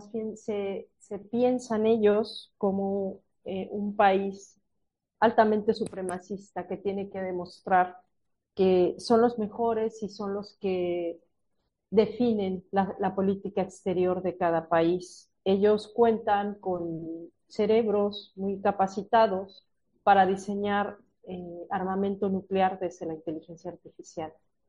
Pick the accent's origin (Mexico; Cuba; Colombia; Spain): Mexico; sobre todo porque soy mexicana y lo sé